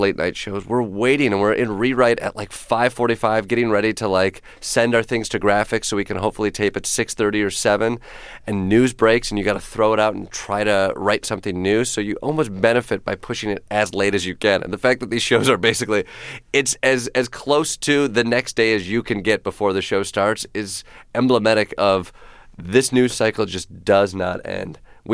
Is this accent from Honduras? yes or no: no; Kalamazoo, Michigan, United States; When I tell people I'm from Kalamazoo, they're like, oh, that's a fake name. It's like, no, that's real.